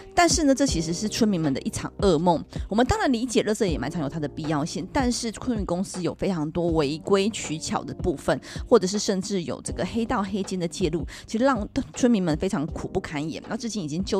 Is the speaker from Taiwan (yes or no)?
yes; Miaoli County, Taiwan; 这也是跟我的家乡有关。苗栗县造桥乡的龙胜村是一个我小时候其实都会带孩子们一起去的一个非常好的地方